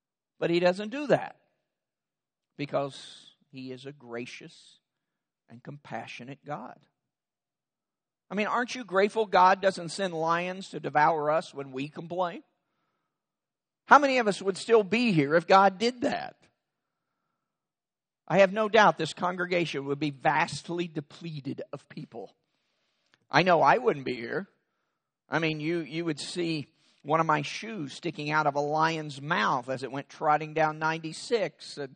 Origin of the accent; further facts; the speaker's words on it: Kentucky, United States; And I first explained that I was from Kentucky. And we make up our own grammar as we go along.